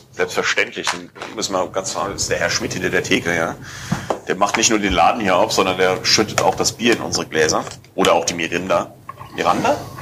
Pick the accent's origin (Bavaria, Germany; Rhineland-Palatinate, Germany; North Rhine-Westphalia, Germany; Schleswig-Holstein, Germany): Rhineland-Palatinate, Germany; Kobern-Gondorf; da, wo ich herkomme, in Koblenz-Gondorf, ist dann das an der Mosel.